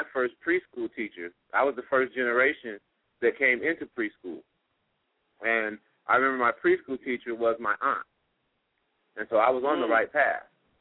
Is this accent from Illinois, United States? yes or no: yes; Joliet, Illinois, United States; And, brother, if you live in Chicago, I came from Joliet.